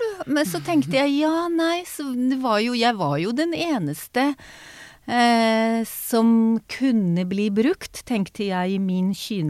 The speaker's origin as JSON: {"language": "Norwegian", "country": "Israel", "tie": "born or raised there", "lives_now": "Norway", "said": "Ja, jeg er født i Norge."}